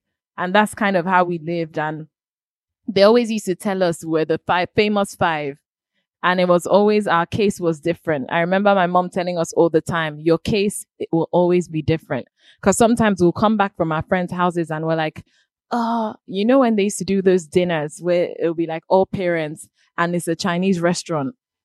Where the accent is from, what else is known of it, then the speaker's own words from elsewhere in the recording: Port Harcourt, Rivers, Nigeria; We grew up in Port Harcourt.